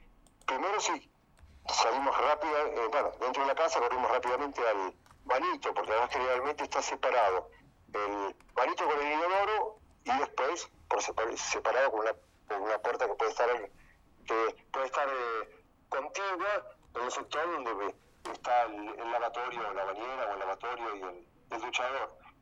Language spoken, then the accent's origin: Spanish; Argentina; cuando me detectaron al hablar en hebreo el acento: ah, me dicen, vos sos argentino, sí.